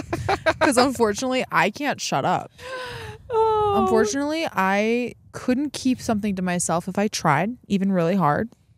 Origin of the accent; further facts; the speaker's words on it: Midwest, United States; now in Los Angeles, United States; Cause I was I'm from the Midwest. So like I was used to like just warm people. And living